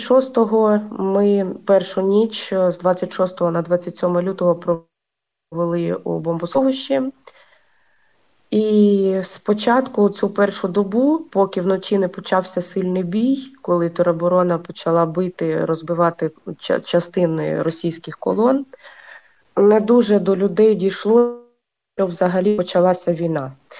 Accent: Yenakiieve, Donetsk Oblast, Ukraine; Я з Єнаківа Донецької області

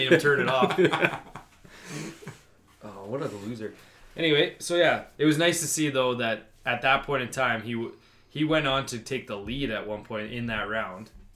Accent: Canada; and I apologize to the Canadian Open, being Canadian and all

